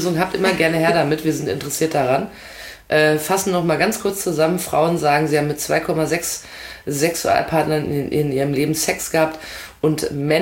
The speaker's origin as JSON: {"language": "German", "region": "North Rhine-Westphalia", "country": "Germany", "tie": "born or raised there", "said": "wenn ich so an meine Jugend in NRW denke"}